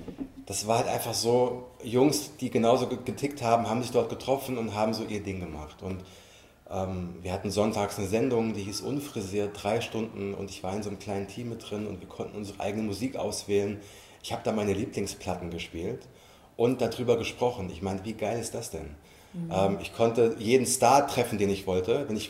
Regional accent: Frankfurt, Hesse, Germany; ich komme aus Frankfurt

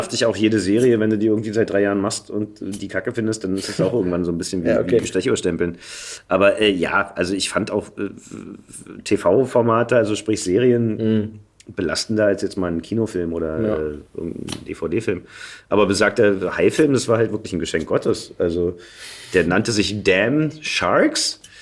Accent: Berlin, Germany; accent: Berlinerisch; weil Berlinern ist für mich auch so ein Gefühl von Heimat.

